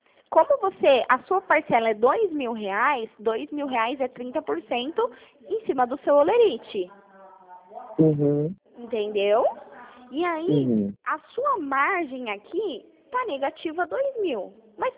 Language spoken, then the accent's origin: Portuguese; São Paulo, Brazil; eu sou de São Paulo.